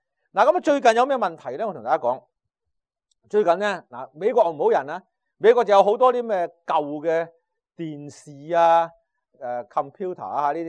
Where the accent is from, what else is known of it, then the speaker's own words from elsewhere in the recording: Guangzhou, Guangdong, China; now in United States; 我细个时候我喺广州大嘅。